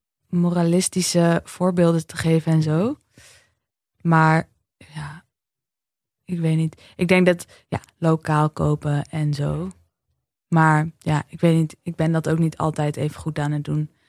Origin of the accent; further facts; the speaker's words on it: Amsterdam, North Holland, Netherlands; also born or lived in The Hague; toen ik in Den Haag ging wonen, toen had ik gewoon elke keer als ik naar Amsterdam ging met de trein, dat ik dacht, eindelijk weer naar huis.